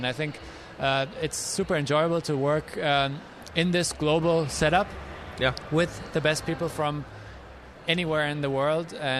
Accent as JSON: {"language": "English", "country": "Germany", "lives_now": "United States", "said": "this is a major difference to my home country, Germany"}